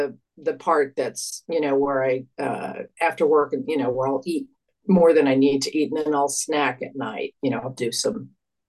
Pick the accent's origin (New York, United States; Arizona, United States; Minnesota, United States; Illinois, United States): Arizona, United States; And I grew up in Arizona, so I think the next day would be write a plan